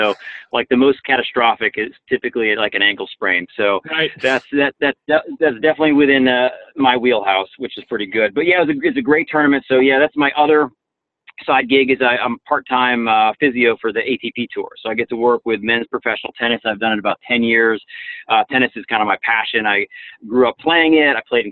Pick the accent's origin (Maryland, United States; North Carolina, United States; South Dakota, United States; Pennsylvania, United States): North Carolina, United States; the Winston-Salem Open in here in North Carolina, my hometown.